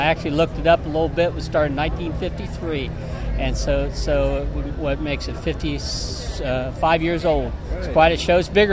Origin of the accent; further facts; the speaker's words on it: Ohio, United States; I'm a farmer from Ohio, and I'm a volunteer board member